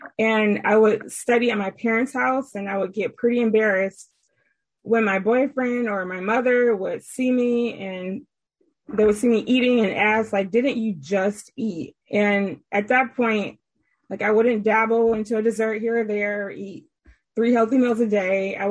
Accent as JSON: {"language": "English", "town": "Detroit", "region": "Michigan", "country": "United States", "said": "there was just a mom, dad, me, and my brother, and a dog, and I'm from Detroit, Michigan."}